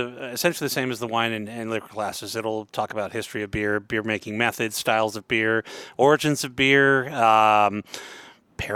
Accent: Palo Alto, California, United States; Yeah, I grew up, lived in the city for 12 years. I grew up in Palo Alto.

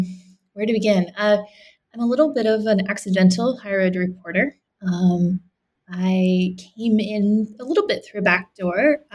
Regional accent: Canada; I grew up in Canada, I studied abroad.

